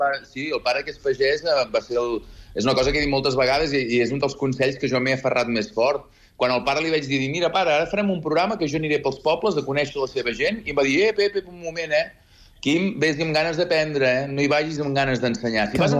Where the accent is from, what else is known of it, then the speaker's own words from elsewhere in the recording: Sant Feliu de Buixalleu, Catalonia, Spain; I jo, sense anar més lluny, que sóc de Sant Feliu de Buixalleu, que és una miqueta Catalunya interior